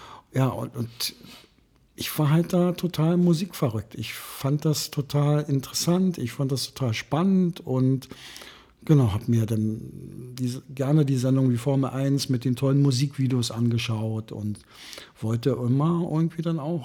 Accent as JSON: {"language": "German", "region": "Berlin", "country": "Germany", "tie": "born or raised there", "said": "und ich bin in Neukölln aufgewachsen"}